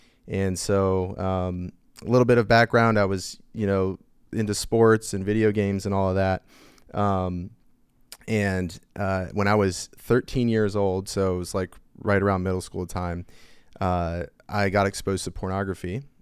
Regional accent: Gainesville, Virginia, United States; Yeah, I'm a Nova native. It's rare.

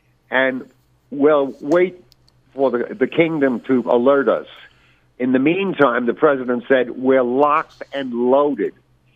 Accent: United States; As American citizens... And as voters, we have to take responsibility

